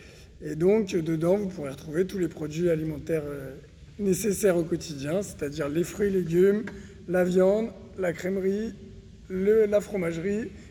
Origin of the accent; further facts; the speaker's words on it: Normandy, France; moved away as an adult; now in Grenoble, France; Alors moi, je suis d'origine, je suis normand, donc je suis descendu à Grenoble pour mes études.